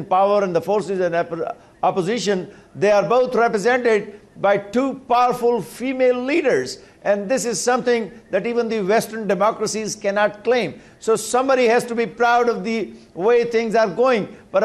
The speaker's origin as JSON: {"language": "English", "country": "Pakistan", "second_language": "English", "said": "I'm from Pakistan"}